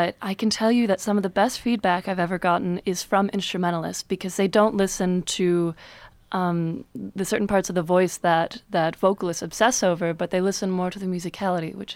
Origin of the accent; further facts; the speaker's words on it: Alpena, Michigan, United States; Alpena, Michigan, which is up north.